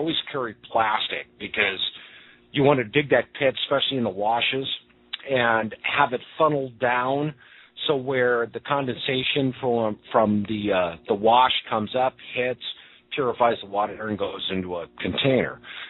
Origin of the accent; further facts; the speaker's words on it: Pacific Northwest, United States; I came from the Pacific Northwest, where I was trained in the woods, and of course, in Washington State, for instance, there's a lot of water.